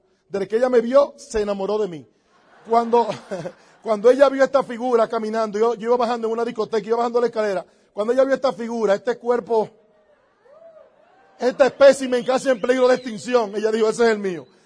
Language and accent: Spanish; Dominican Republic; venimos de República Dominicana.